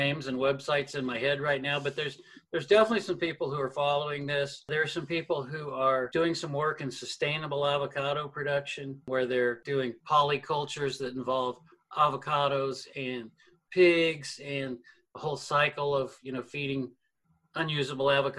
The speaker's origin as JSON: {"language": "English", "country": "United States", "said": "So, you know, as an American, that's disturbing to me."}